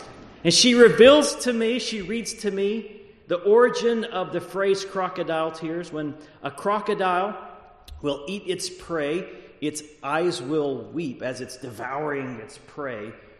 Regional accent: Texas, United States; I grew up in Texas. I learned Texas history.

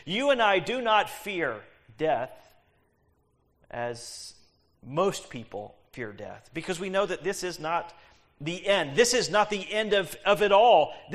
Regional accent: Texas, United States; I grew up in Texas, so I know people who are proud of their bulls.

